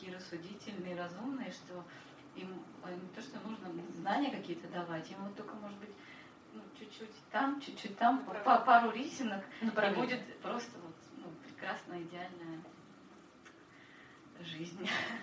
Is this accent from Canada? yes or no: no; Tallinn, Harju County, Estonia; Я из Таллина.